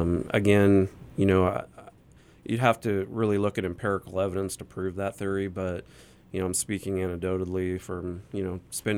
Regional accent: Shasta Lake, California, United States; I grew up in Shasta Lake City in northern Redding in Shasta County.

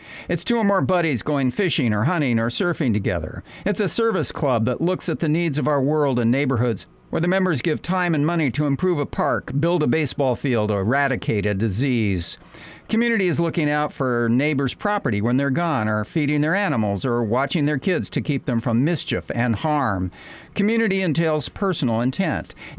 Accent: Upland, California, United States; I grew up in Southern Cal, a town called Upland. We lived on an orange farm that gradually transformed into a suburb of L.A.

